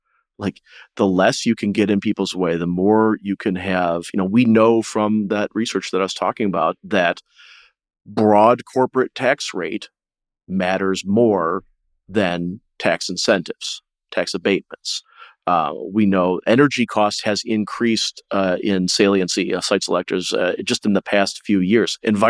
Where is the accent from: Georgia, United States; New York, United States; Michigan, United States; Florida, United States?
Michigan, United States; Detroit; cities, my hometown of Detroit, buying one piece of land for an auto plant expansion